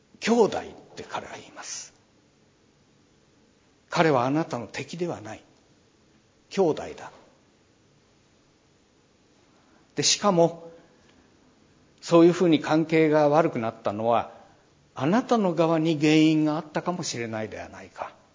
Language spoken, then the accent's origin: Japanese; Aomori, Japan; で、私は津軽の人間ですが、津軽弁では半角性とか薄けねえとかそういう言葉があって